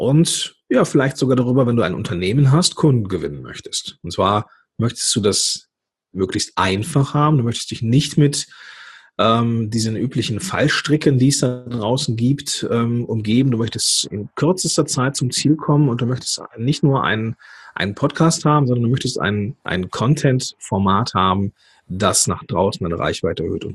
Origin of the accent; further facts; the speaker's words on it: North Rhine-Westphalia, Germany; born there; now in Langenfeld, Germany; bin hier geboren im Dreistromland zwischen dem Rheinland, dem Ruhrgebiet und dem Niederrhein. Und ich glaube, ich habe die besten Anteile aus den jeweiligen Bereichen mitgenommen, wohne jetzt hier zwischen Düsseldorf und Leverkusen in Langenfeld und ja, bin der Liebe wegen irgendwann hier hingezogen.